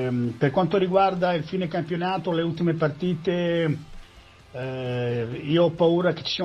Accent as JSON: {"language": "Italian", "town": "Ferrara", "region": "Emilia-Romagna", "country": "Italy", "said": "io sono di Ferrara, sono molto vicino"}